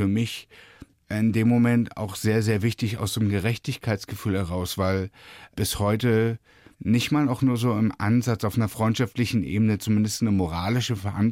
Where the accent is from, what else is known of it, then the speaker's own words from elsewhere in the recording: Berlin, Germany; Na, ich bin ja in Ost-Berlin groß geworden